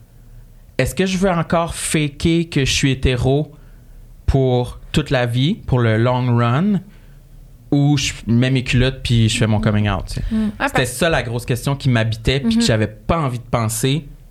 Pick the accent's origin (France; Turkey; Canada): Canada; Quebec; Mais ça raconte ma première année universitaire quand j'ai quitté la Gaspésie pour me rendre à Québec où j'ai étudié les communications.